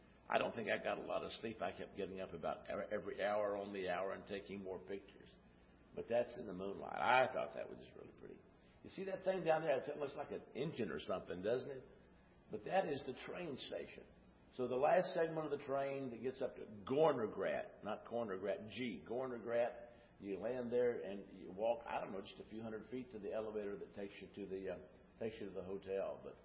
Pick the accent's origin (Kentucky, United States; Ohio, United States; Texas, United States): Texas, United States; I may be a bit of a disappointment as a Texan without the hat, without the boots and all